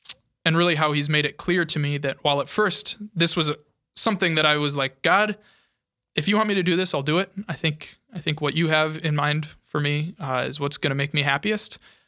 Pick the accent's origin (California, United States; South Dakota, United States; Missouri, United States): South Dakota, United States; Sioux Falls; I'm not from New York. I'm from Sioux Falls, and I'm excited to be with the people in Sioux Falls. I'm excited to go back to the place where the faith was nurtured in me at such a young age.